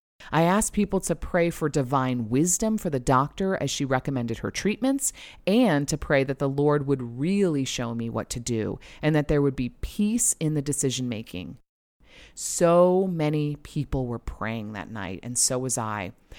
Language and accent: English; New Jersey, United States; My husband, son, and mom all relocated to my hometown in New Jersey for 6 months.